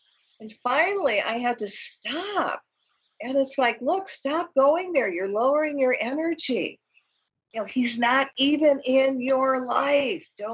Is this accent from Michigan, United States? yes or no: yes; Michigan, United States; I'm from Michigan, I learned it from the Ojibwe